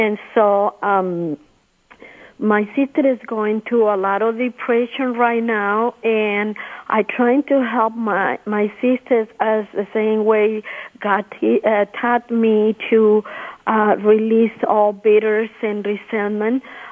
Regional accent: Chile; she just called to my sister in my country. I'm from Chile.

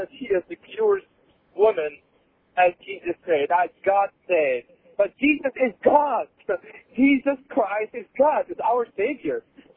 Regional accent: Egypt; now in Oregon, United States; I'm from Egypt, and I'm here settled in Oregon now.

